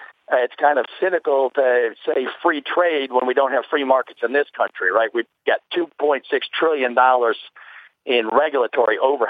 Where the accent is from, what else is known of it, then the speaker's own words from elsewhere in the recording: Virginia, United States; I'm from Virginia.